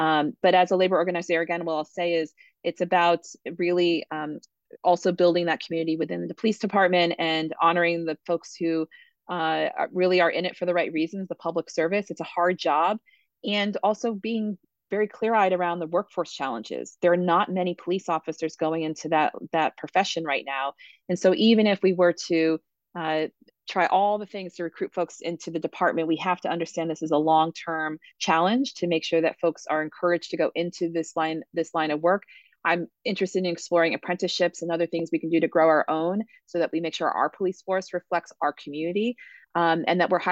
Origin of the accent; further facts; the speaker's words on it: Barre, Vermont, United States; I grew up in Barrie City, and I will tell you that it would be much harder to be unhoused on the streets of Barrie, where there's not a grocery store downtown